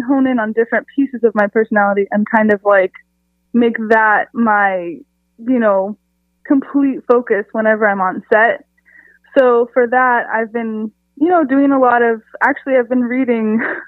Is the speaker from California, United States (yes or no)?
yes; San Diego, California, United States; I'm from San Diego, California. I have lived pretty much all over the country, but I'm now back in Southern California too.